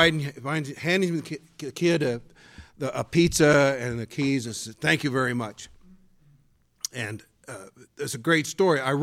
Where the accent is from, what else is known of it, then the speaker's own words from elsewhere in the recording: Jefferson, Iowa, United States; I forgot where I came from. That if you go back to the streets of my hometown of Jefferson, Iowa, you could have talked to people